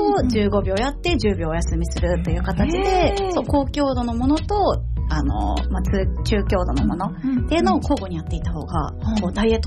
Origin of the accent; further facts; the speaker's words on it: Kansai, Japan; そうですね、私関西出身なんですけども